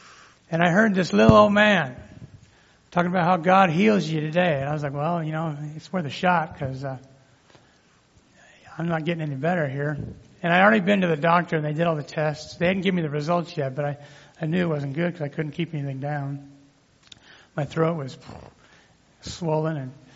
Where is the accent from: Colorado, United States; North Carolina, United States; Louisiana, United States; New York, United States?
Colorado, United States; And I was downtown. I grew up in Colorado.